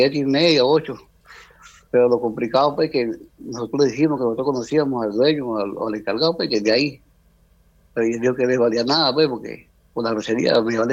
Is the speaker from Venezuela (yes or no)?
yes; Venezuela; now in Colombia; cuando vivíamos en Cúcuta, ahí sí estaba estudiando en una fundación, porque por la edad, porque nosotros somos venezolanos.